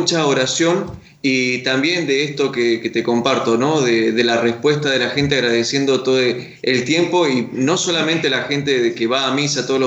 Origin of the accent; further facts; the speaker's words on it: Rincón de los Sauces, Neuquén, Argentina; soy de Rincón de los Sauces, aprovecho a saludar ahí a Claudia, a Néstor, de Rincón de los Sauces, de la provincia de Neuquén. Bueno, mis estudios los hice ahí, trabajé también ahí y en Rincón